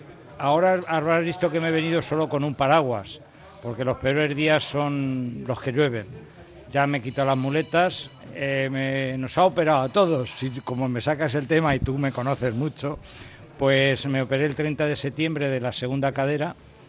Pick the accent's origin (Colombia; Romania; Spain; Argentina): Spain; Alcázar de San Juan, Castilla-La Mancha; Es decir, secuencialmente, yo soy un niño de Alcázar de San Juan.